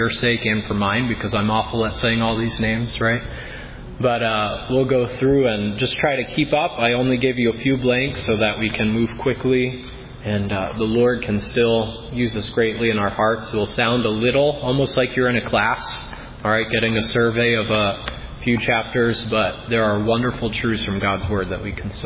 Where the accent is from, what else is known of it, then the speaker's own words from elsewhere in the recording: New Hampshire, United States; I grew up in New Hampshire, and if any of you have visited New Hampshire, it is a beautiful area.